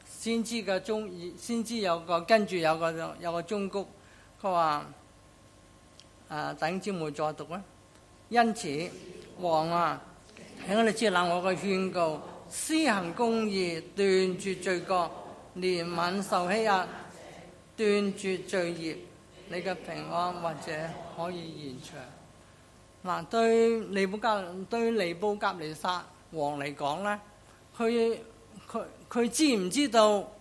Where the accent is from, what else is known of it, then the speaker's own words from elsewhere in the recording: China; 同我哋中國人或者甚至西方人個良心有少少唔同啊。